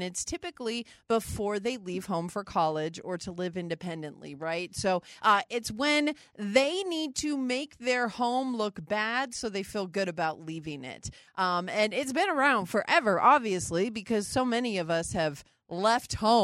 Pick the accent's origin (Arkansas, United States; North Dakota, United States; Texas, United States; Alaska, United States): North Dakota, United States; moved away as an adult; when I left home, I moved from North Dakota to Colorado 2.5 months after I graduated high school. I was out of there.